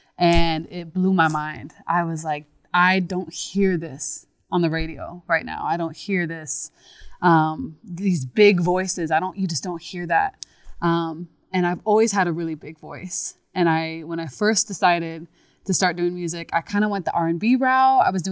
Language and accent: English; Midland, Michigan, United States; now in Atlanta, United States; I'm from Midland, Michigan, originally.